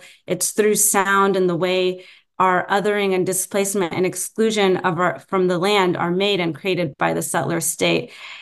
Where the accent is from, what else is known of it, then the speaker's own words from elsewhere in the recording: California, United States; also born or lived in Jerusalem; I'm a Palestinian from Jerusalem and from the village of Birzit in the West Bank, but I grew up in the Bay Area and I just returned here and live in Oakland now.